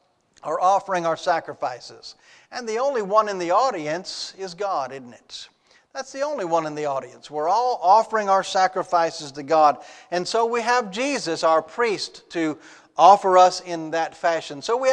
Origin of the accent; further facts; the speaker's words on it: Humble, Texas, United States; I remember when I was just a very young boy growing up in Humble, Texas, my family was a part of the Catholic Church at that point